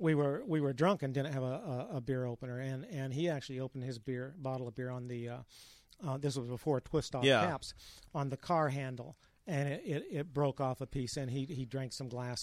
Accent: Midwest, United States; Well, once again, I'm from the Midwest, you know.

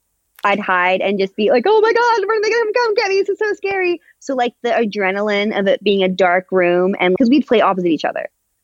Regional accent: Canada; I'm so mad at myself that I didn't continue learning French as a Canadian.

